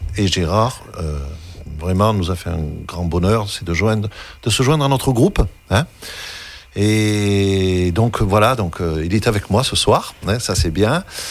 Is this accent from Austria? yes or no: no; Avignon, Provence-Alpes-Côte d'Azur, France; puisque nous sommes d'Avignon